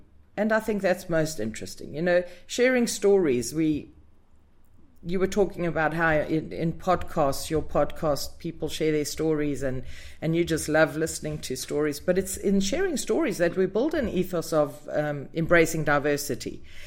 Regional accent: South Africa; what a privilege just growing up in South Africa.

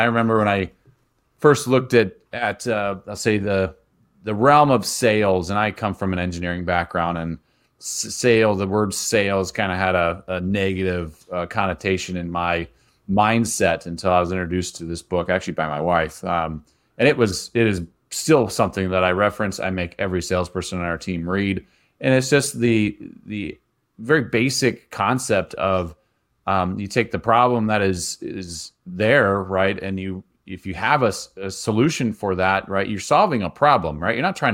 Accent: Montana, United States; I grew up in Montana. My dad was a rancher. My parents were ranchers.

